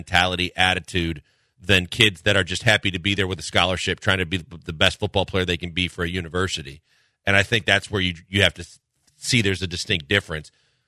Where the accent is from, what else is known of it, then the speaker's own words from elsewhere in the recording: Midwest, United States; Me, especially growing up in the Midwest.